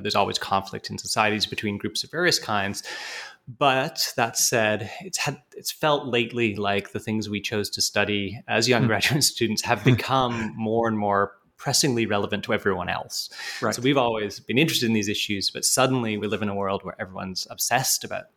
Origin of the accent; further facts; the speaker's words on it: Canada; also born or lived in United Kingdom; now in United States; I'm actually British by birth, but grew up in Canada. So being Canadian is an important part of my sense of self, absolutely.